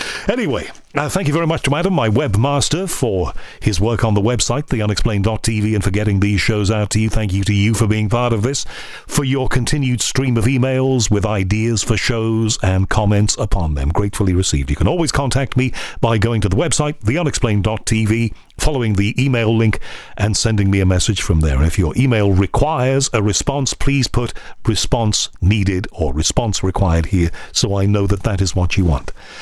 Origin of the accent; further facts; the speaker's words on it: Liverpool, North West England, United Kingdom; I'm speaking here as a fully paid-up Scouser. I was born in Liverpool. I remain proud of my home city